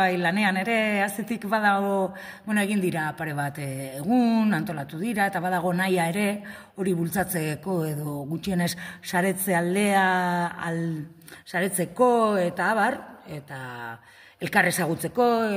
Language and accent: Basque; Bilbao, Basque Country, Spain; Gu Bilbotarrak gara